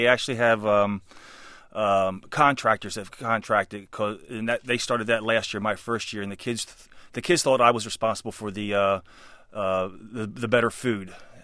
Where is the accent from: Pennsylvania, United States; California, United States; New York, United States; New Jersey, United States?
New Jersey, United States; I grew up in New Jersey.